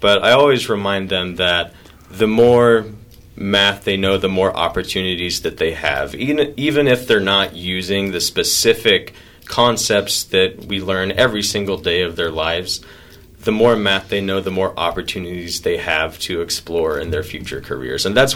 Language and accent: English; Lindsborg, Kansas, United States; Yeah, I'm from Lindsborg, Kansas.